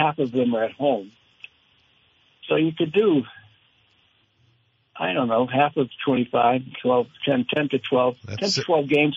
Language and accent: English; Maine, United States; Though I grew up in Maine, I was perhaps because of basketball, I was never particularly attracted to outdoor sports in the winter. You know, it's cold in Maine in the winter.